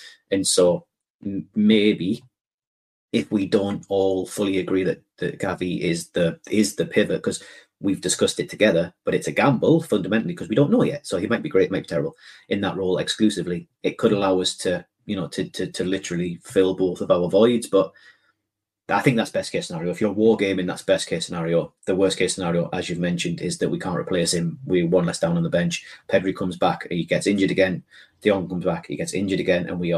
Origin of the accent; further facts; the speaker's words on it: Scotland, United Kingdom; Now, I'm saying this as a Scot. I'm saying this as a very proud Scot, but I'm saying that as a Scot that understands where we sit in world football.